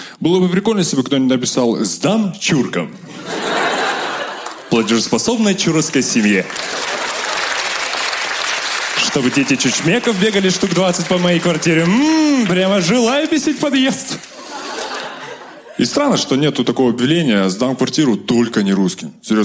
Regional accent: Kazakhstan; now in Moscow, Russia; я из Казахстана.

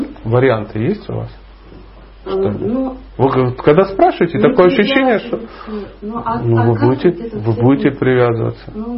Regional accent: Dnipro, Dnipropetrovsk Oblast, Ukraine; born there; А я родился в Днепропетровске. тоже очень удивительное место.

